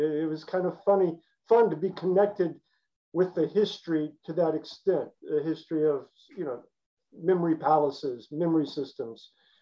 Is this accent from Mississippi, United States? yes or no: yes; Mississippi, United States; I was raised in South Mississippi to hate Ole Miss frat boys.